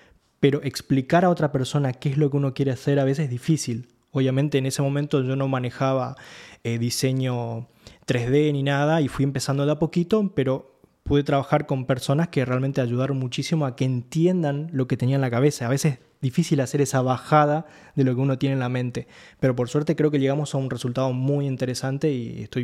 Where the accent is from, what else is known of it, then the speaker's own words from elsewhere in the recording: Misiones, Argentina; de donde vengo, de esa cuestión de Misiones es una tierra que mezcla muchas culturas, mucha diversidad, muchos animales, muchas flores, hay mucha fauna y flora en general